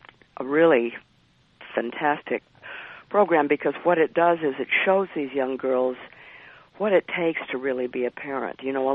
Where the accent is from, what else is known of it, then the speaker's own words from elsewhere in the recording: Georgia, United States; from that conference back to Georgia determined to try to implement what I had learned in Cairo in my home state